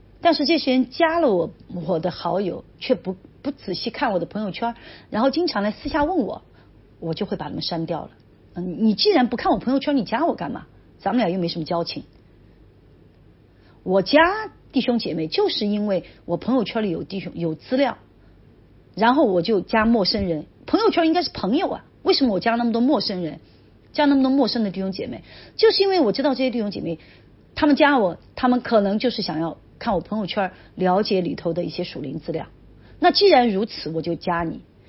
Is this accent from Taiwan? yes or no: no; China; 我们中国人很多时候我们没有界限，